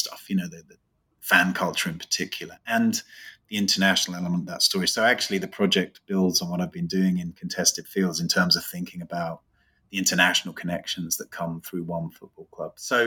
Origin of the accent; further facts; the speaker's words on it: England, United Kingdom; That's right. I'm good. I'm going to be. I'll have two different hats on when the two teams play.